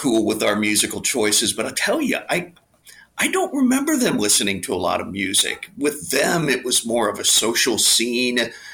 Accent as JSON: {"language": "English", "town": "Kansas City", "region": "Kansas", "country": "United States", "tie": "born or raised there", "said": "I grew up in Kansas City in a suburb over on the Kansas side."}